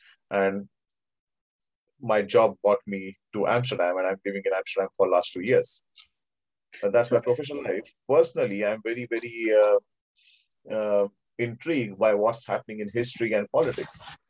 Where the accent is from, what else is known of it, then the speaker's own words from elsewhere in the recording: India; moved away as an adult; I was born in India. I lived in India till I was 22. I did my undergrad bachelor's of engineering from India. And then I went to America for my master's.